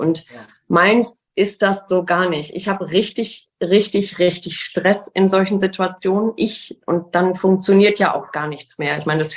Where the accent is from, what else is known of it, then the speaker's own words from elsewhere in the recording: North Rhine-Westphalia, Germany; ich komme aus Nordrhein-Westfalen